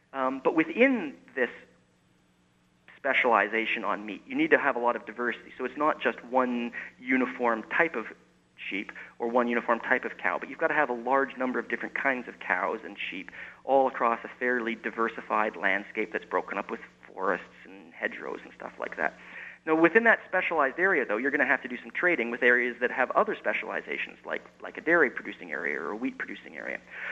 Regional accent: England, United Kingdom; I'm partly from England

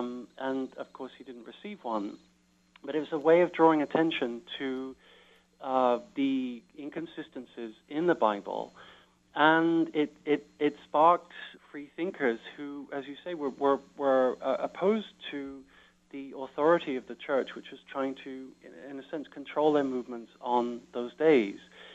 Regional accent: London, United Kingdom; when I was growing up in London in the 60s

